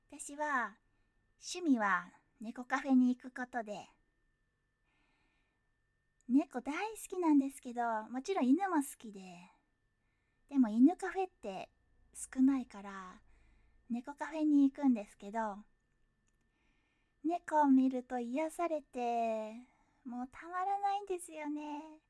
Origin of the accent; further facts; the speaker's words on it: Kyushu, Japan; 出身は九州です。